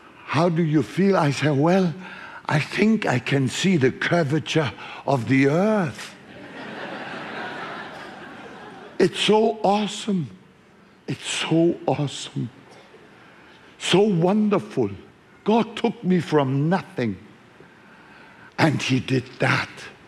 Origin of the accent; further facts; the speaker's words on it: Hamburg, Germany; also born or lived in Frankfurt; I grew up in North Germany, just north of Hamburg, the city of Hamburg. It's amazing. You know, I grew up in Hamburg. Later on, I lived in Frankfurt. But I'm neither a hamburger nor a Frankfurter.